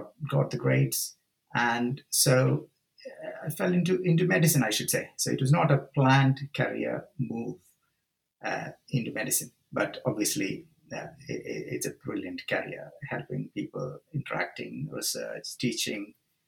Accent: India; moved away as an adult; now in United Kingdom; I was born and brought up in India, initial training in India, medical school in India, initial surgical training in India, and then came over to the UK.

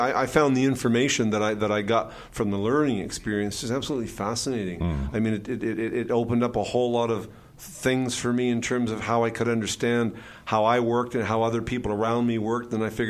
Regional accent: Halifax, Nova Scotia, Canada; I'm originally from Halifax, Nova Scotia.

